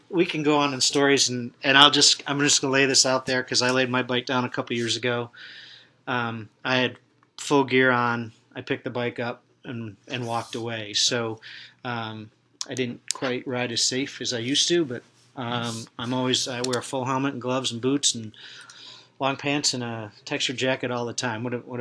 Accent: New York, United States; I grew up in the Finger Lakes, and there's nothing like Western North Carolina.

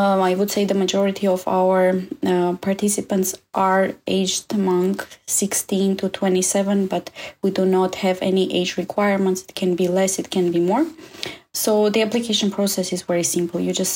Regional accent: Armenia; I am originally from Armenia

